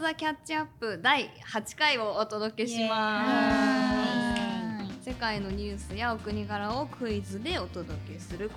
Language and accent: Japanese; France; Japanese is a second language; 俺はフランス人。